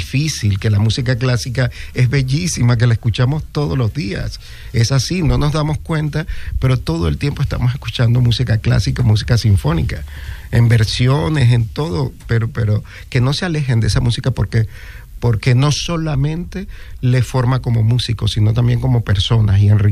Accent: Maracay, Aragua, Venezuela; me llevaron a Caracas, porque yo soy de Maracay, ¿no? De una de las provincias de Venezuela.

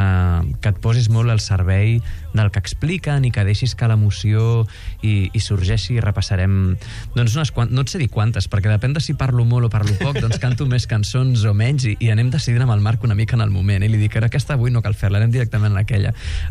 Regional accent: Catalonia, Spain; Som catalans

